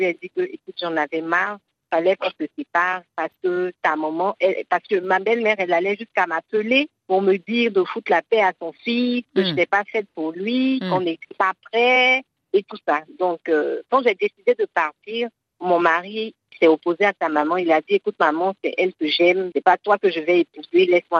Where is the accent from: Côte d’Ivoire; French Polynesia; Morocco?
Côte d’Ivoire; Oui, près de la frontière du Ghana. Et moi, je suis près de la frontière du Libéria.